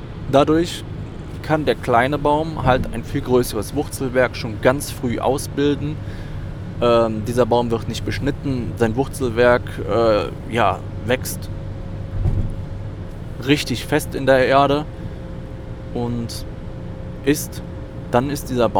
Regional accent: Eifel, Germany; Normalerweise, bei uns in der Eifel wächst zum Beispiel eigentlich keine Douglasie oder sonst irgendein Nadelbaum

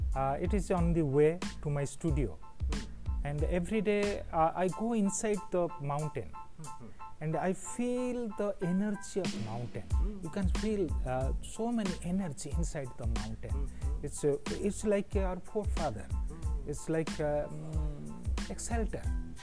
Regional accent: Dhenkanal, Odisha, India; Basically, I'm from Odisha, Bhubaneswar, Dhinkanal. My village name is Nelupi.

